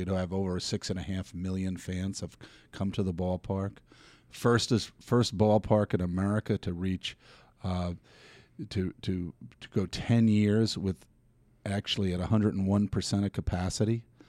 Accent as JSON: {"language": "English", "region": "New York", "country": "United States", "tie": "born or raised there", "said": "And well, I grew up here on Long Island, and, you know, as a young boy, I was an athlete and, you know, loved the game of baseball"}